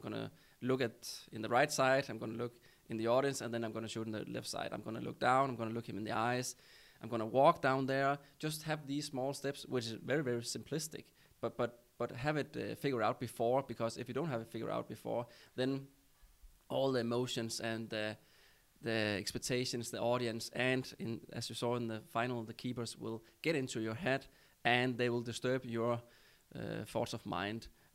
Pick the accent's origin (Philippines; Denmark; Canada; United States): Denmark; and also we are from Denmark, and it was probably the worst World Cup ever in Danish history.